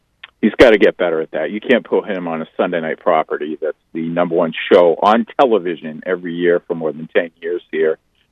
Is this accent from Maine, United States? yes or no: yes; Bath, Maine, United States; she had found out some way I was from Bath, and she was like, "Oh, you went to Morse High School."